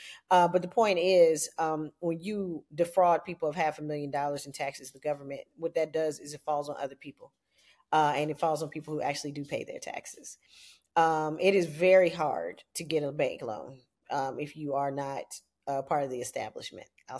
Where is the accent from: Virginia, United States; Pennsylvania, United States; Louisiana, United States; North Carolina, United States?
Virginia, United States; He also pardoned a sheriff in my home state, Virginia